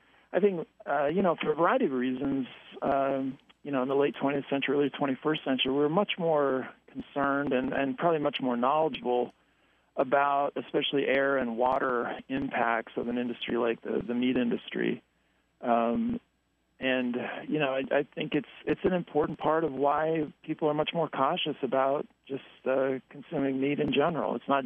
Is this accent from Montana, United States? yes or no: no; Ottumwa, Iowa, United States; when I was growing up in Ottumwa